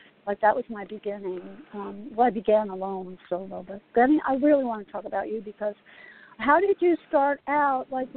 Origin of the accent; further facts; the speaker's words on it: Asbury Park, New Jersey, United States; I grew up in Asbury Park, right on Fifth Avenue, not Sunset. But I remember skating on Sunset Lake.